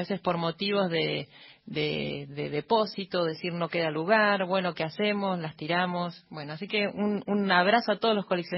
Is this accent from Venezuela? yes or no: no; Buenos Aires, Argentina; yo soy de Villa Crespo